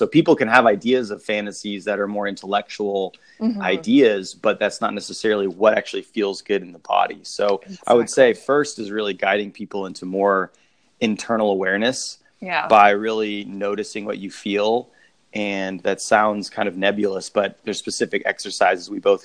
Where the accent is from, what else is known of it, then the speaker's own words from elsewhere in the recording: Louisiana, United States; growing up Catholic and growing up in Southern Louisiana